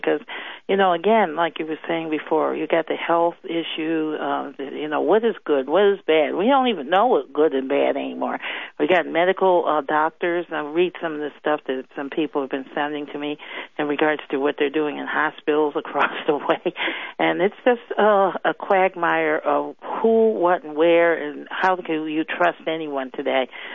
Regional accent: United States; I'm African American, as you know, and I'm very disgusted, to be honest with you

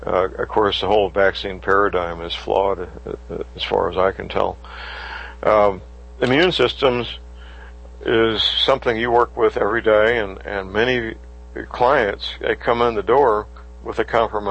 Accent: St. Louis, Missouri, United States; living and practicing in my hometown, St. Louis, Missouri.

